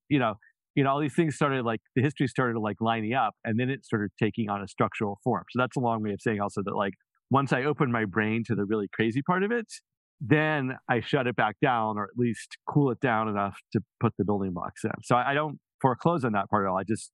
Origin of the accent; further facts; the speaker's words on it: Atlanta, Georgia, United States; I'm going to my hometown of Atlanta